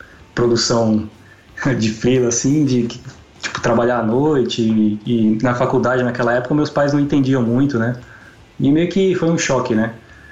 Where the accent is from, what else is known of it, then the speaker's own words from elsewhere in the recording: São Paulo, Brazil; Ah, eu tô com 28 agora, eu venho de São Paulo, né?